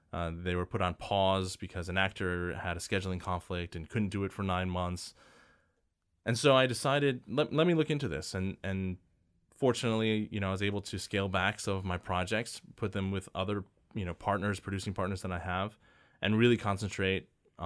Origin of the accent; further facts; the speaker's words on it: Connecticut, United States; now in Los Angeles, United States; I grew up in Connecticut, but you know, I've lived in LA for now almost 15 years, something like that.